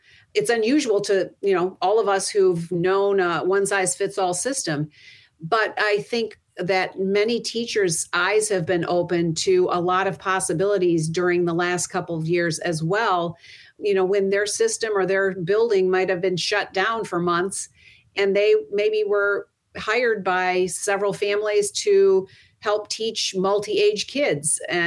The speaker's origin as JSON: {"language": "English", "town": "Grand Rapids", "region": "Michigan", "country": "United States", "tie": "born or raised there", "said": "There's a school in our my hometown of Grand Rapids, a high school"}